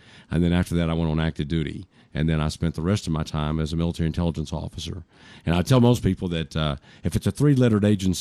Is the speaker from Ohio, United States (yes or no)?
no; Bentonville, Arkansas, United States; also born or lived in Batesville, United States; And I grew up here in Arkansas, a little bit about my personal life. My family was from Ozark, if your listeners know where that's at. And I grew up in Bentonville and then also Batesville.